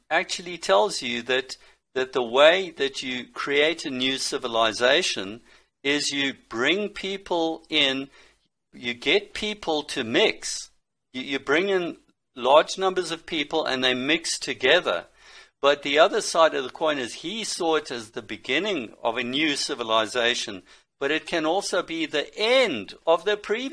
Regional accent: Zimbabwe; I can tell you from here in Africa, I grew up in Rhodesia, and we whites weren't many.

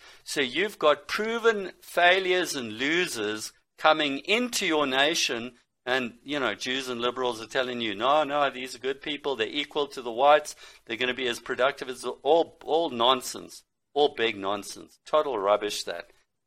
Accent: Zimbabwe; I can tell you from here in Africa, I grew up in Rhodesia, and we whites weren't many.

